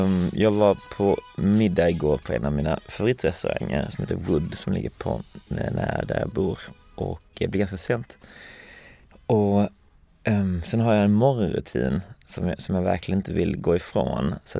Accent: Falsterbo, Skåne, Sweden; jag växte upp i Skåne Falsterbo, som ligger i sydvästra Skåne, precis vid vattnet där. Jättevackert.

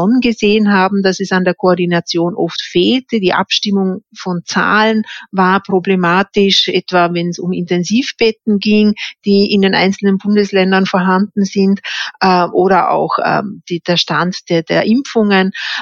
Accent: Vorarlberg, Austria; dass ich als Vorarlbergerin schon den Föderalismus hier auch in Schutz nehmen möchte

